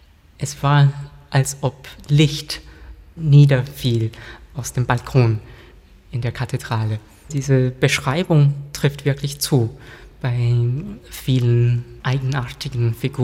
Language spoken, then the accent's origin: German; England, United Kingdom; German is a second language; now in France; dass ich einen englischen Pass besitze und mich sozusagen als Engländer bezeichnen würde und dass ich in Frankreich lebe seit ungefähr 10 Jahren.